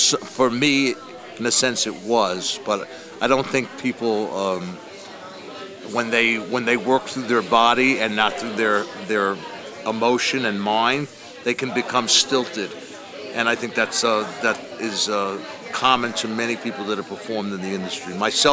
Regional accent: New York, United States; I mean, I had kind of a neurotic Jewish family growing up in New York.

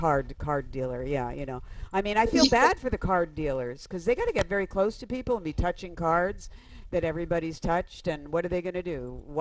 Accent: Philadelphia, Pennsylvania, United States; And I understand you spent some time in Philly, which is my hometown.

